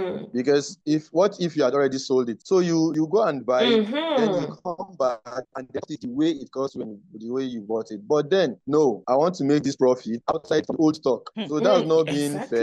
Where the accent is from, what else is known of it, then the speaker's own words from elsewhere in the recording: Kogi, Nigeria; also born or lived in Kaduna; I'm from Kogi, North Central.